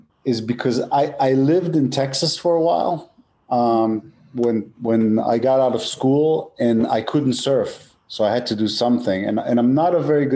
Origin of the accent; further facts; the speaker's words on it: Israel; I grew up surfing in Israel, which is kind of a weird place. It's like Florida for surfing.